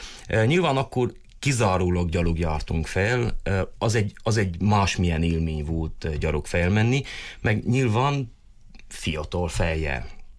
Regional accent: Băile Tușnad, Harghita, Romania; én Tusnádfürdői vagyok, Tusnádfürdőn nőttem fel, és Tusnádfürdői lakósként, főleg így már tinédzser korba

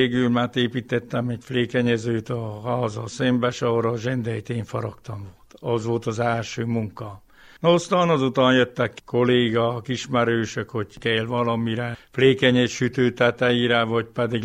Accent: Gerence, Covasna, Romania; Gerencéről vagyok … egyébként főfékedek. 1972-ben születtem, szeptember 5-én láttam meg a napvilágot. Itt születtem Gerencén.

